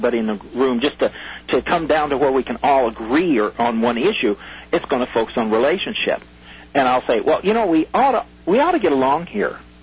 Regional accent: Nebraska, United States; I was raised in Nebraska, and during the 30s and 40s, a lot of farmers didn't know the power of taxes

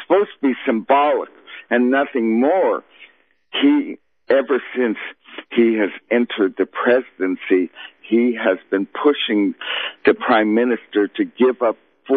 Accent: Canada; I grew up in Canada, and we had a neighborhood filled with new German immigrants.

